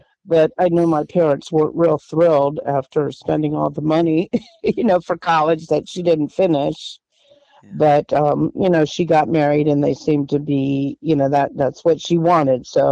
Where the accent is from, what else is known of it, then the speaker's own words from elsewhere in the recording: Tarpon Springs, Florida, United States; Tarpon Springs. We grew up in Tarpon Springs.